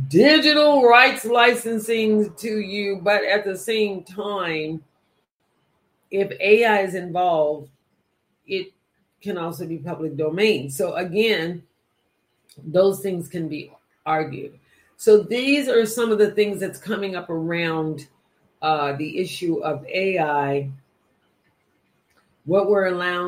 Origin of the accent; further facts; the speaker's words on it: the South, United States; I grew up in the South